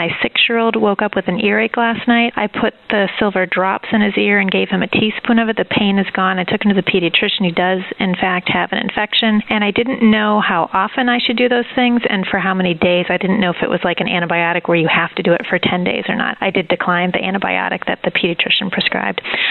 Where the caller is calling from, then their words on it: Massachusetts, United States; I'm calling from Massachusetts.